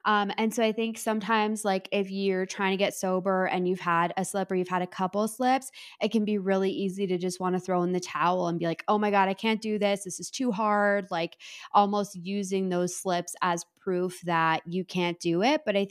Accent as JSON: {"language": "English", "country": "Canada", "said": "I am Canadian and I am the biggest baby about the cold."}